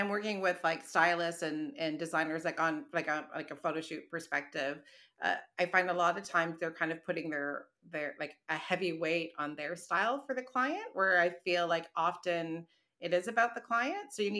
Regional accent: Kitchener, Ontario, Canada; now in Toronto, Canada; I grew up in Kitchener, Waterloo, Cambridge, like, you know, and then I moved to Toronto.

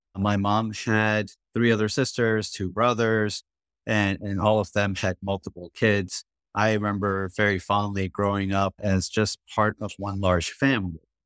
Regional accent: India; it was great growing up in India, because even though I was an only child, we had quite a large extended family.

